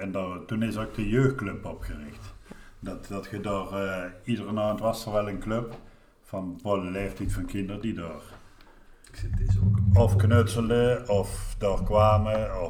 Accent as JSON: {"language": "Dutch", "town": "Dessel", "region": "Antwerp", "country": "Belgium", "said": "Ja, wij zijn allemaal mensen van Desselke, die kennen niet anders, hè?"}